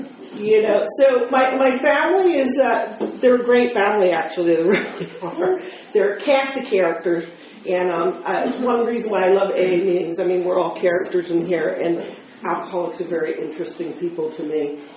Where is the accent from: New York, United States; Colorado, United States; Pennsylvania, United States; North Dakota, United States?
Pennsylvania, United States; Philadelphia; I'm born and raised in Philadelphia. Philly girl, tough girl, from, you know, very, very dangerous part of Philly.